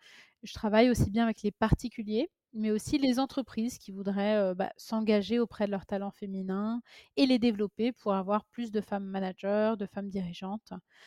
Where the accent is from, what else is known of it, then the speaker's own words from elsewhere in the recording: Paris, Île-de-France, France; donc c'est d'origine russe arménienne. Je suis arrivée en France à l'âge de 5 ans. J'ai grandi à Paris.